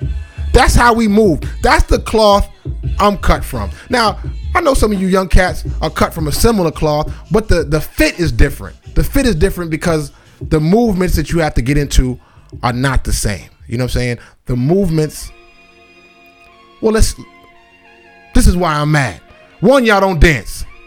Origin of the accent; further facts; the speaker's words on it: Boston, Massachusetts, United States; I am from the era of the 90s. That's when I came of age. I'm from Boston.